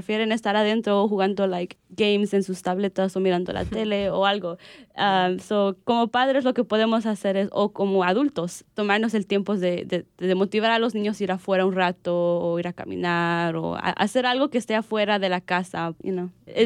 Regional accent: Mexico; now in United States; yo soy de México

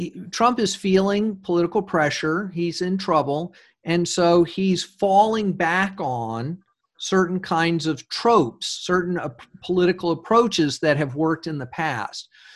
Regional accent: Texas, United States; I grew up in Texas in the 70s when there was a great deal of two-way movement across the border

